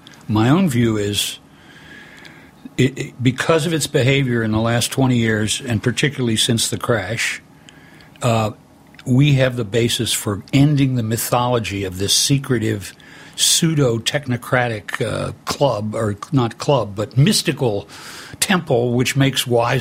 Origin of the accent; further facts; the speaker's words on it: Midwest, United States; And I'm a Midwesterner. I'm still on the other side of the mountain, and culturally and every other way.